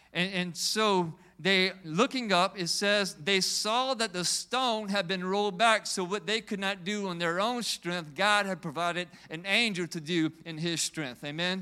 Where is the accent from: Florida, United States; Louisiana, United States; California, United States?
Louisiana, United States; We're from South Louisiana.